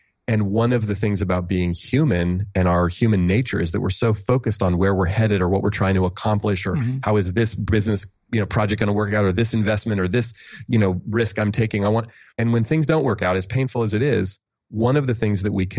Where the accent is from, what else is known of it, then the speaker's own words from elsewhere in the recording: Oakland, California, United States; I was this kid from Oakland, California, raised by a single mom. We didn't have a lot of money.